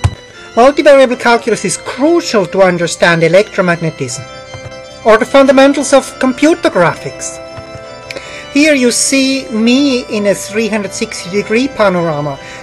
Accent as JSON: {"language": "English", "country": "Switzerland", "tie": "born or raised there", "accent": "Swiss", "second_language": "English", "moved": "yes", "lives_now": "United States", "said": "You might have guessed my Swiss accent. Indeed, I grew up in a beautiful village in Switzerland. Here you see it from above. It is close to the Rhine Falls, quite a touristic place."}